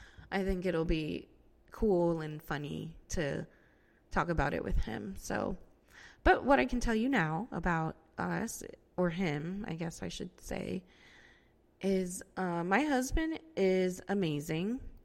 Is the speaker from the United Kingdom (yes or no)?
no; Puerto Rico; now in Florida, United States; So I am from Puerto Rico, but I don't really know anything about the island.